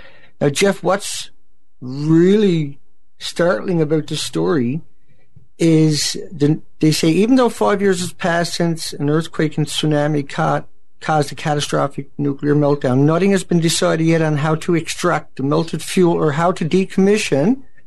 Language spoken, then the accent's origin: English; Canada; I'm a wuss. I'm spoiled. I'm Canadian, so.